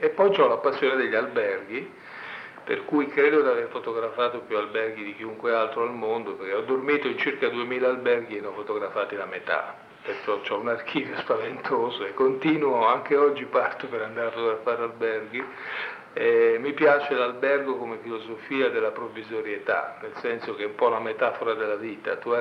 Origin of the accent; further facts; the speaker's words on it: Arezzo, Tuscany, Italy; now in Milan, Italy; sono toscano di Arezzo, ho 60 anni, ho studiato lettere, scienze politiche e medicina. Vivo a Milano da 30 anni